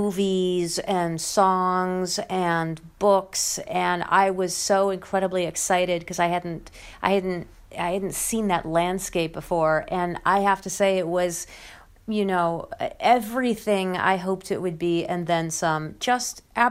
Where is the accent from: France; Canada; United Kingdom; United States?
France; English is a second language; growing up in France, coming from there, like, we just don't have